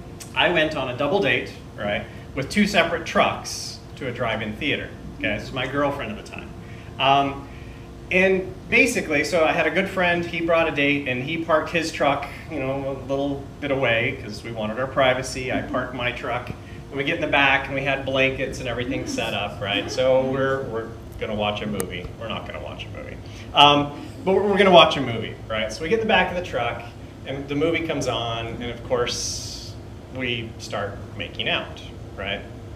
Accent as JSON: {"language": "English", "region": "Utah", "country": "United States", "said": "So I'm from Utah originally. Not surprisingly, I study Mormonism. I used to be Mormon, right?"}